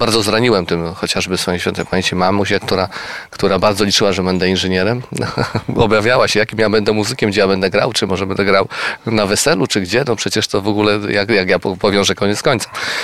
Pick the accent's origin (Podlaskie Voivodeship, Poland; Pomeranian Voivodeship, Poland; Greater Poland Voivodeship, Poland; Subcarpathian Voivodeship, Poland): Greater Poland Voivodeship, Poland; Gniezno; Rodzice nie mieli o tym akurat pojęcia, bo wywodzę się z Gniezna, gdzie całe szczęście taka szkoła była.